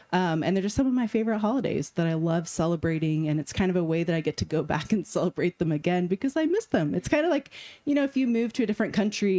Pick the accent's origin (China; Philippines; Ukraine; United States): China; moved away; it was really strange growing up in China and then going back 10 years later as an adult